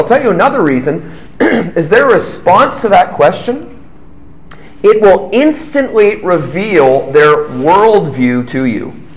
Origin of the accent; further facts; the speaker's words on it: London, Ontario, Canada; my hometown of London, Ontario.